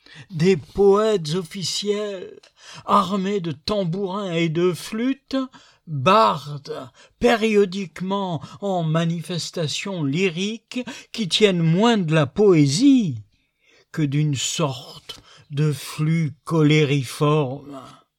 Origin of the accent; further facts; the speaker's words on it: Provence-Alpes-Côte d'Azur, France; Chez nous, en Haute-Provence, on cueillait les olives à la main, une à une.